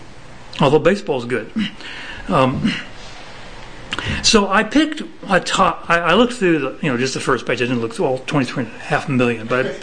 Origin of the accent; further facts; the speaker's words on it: Midwest, United States; also born or lived in Maine; Now, I grew up in the Midwest, and they didn't even know about hockey back when I was growing up. It wasn't until we moved to Maine that I was exposed to it.